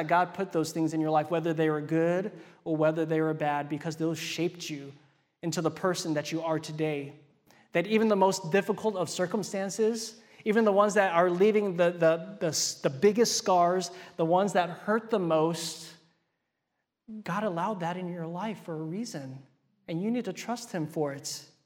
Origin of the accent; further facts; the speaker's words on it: Hawaii, United States; also born or lived in Arizona / Wisconsin; I did my seminary in Wisconsin, which is a huge contrast from growing up in Hawaii and then going doing my undergrad in the desert in Arizona